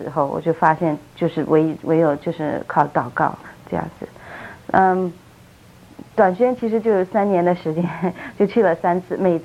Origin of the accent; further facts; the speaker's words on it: China; 也许让我们中国人，因为我们的样子跟他们非常的像，皮肤颜色各方面